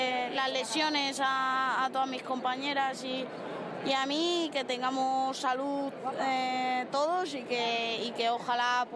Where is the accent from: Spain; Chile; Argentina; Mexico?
Spain; Madrid, Community of Madrid; yo como madrileña